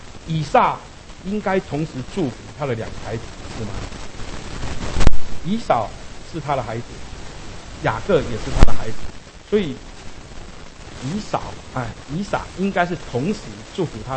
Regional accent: Pingtung County, Taiwan; 在2001年的时候，在我的故乡台湾屏东那里，有发生了一件家庭的悲剧。

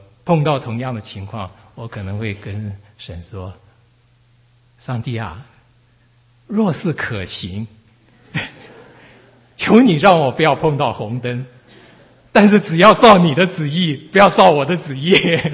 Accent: Taiwan; 我从台湾来，所以我们以前小时候常常出去玩，就是去庙里头看啊怎么样，

